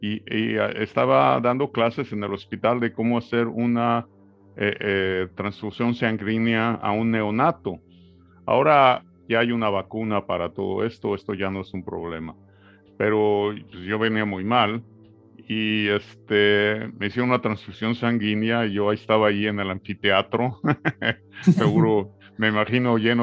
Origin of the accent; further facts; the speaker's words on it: Mexico City, Mexico; born there; yo nací en la Ciudad de México. De hecho, nací en el Hospital Español.